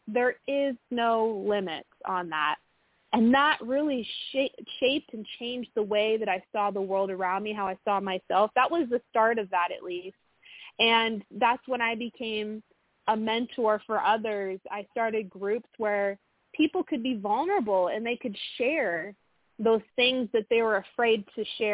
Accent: Midwest, United States; So I grew up in the Midwest in a little town of 5,000 people.

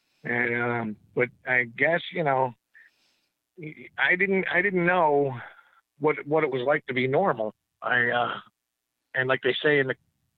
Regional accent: Poughkeepsie, New York, United States; also born or lived in Buffalo, United States; Well, I was born in Buffalo, New York, and that's where all of my relatives are, on my both sides of the family. And for some reason, my father decided to move us to Poughkeepsie, New York. And that's where I grew up, in that area.

